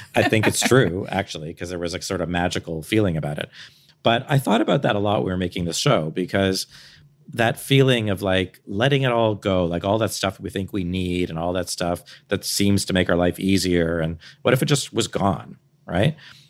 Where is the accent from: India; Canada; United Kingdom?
Canada